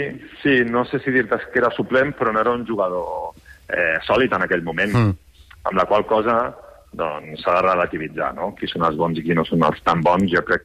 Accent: Badalona, Catalonia, Spain; Jo soc de Badalona de tota la vida.

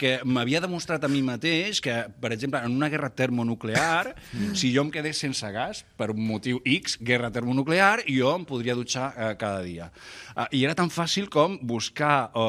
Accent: Catalonia, Spain; a mi em sap molt de greu, com a bon català, deure diners, no?

